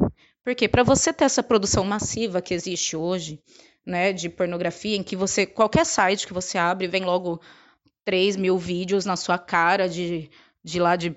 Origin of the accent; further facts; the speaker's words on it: Brazil; now in Portugal; Eu sou brasileira, mas vivo aqui em Portugal